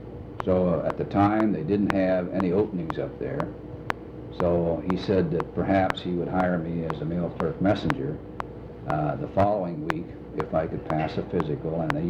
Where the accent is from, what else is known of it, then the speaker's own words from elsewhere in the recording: Youngstown, Ohio, United States; Well, I was born in Youngstown, Ohio on May 5, 1920.